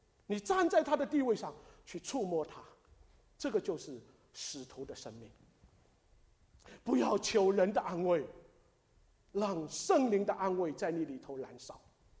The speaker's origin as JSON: {"language": "Chinese", "country": "China", "said": "这是我们中国人所没有的。我们中国人是什么？君子报仇十年不晚。"}